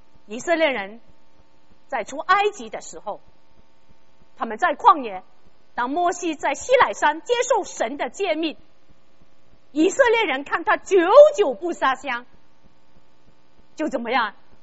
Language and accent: Chinese; Guangdong, China; 我们广东人有一句话很经典的，泥水佬开门口，过得自己过得人